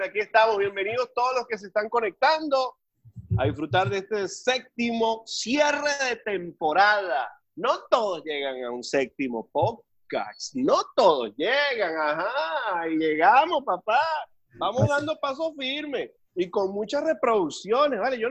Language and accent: Spanish; Venezuela; Colombia respetó nuestra dignidad como venezolano